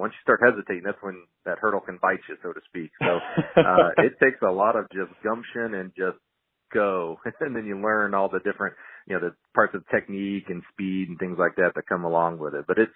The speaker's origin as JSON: {"language": "English", "region": "Alabama", "country": "United States", "tie": "born or raised there", "also_born_or_lived": "Chicago", "moved": "as an adult", "said": "So I grew up in Alabama, so I ran track at my small school down in Alabama and then actually moved to Chicago to go to an engineering school."}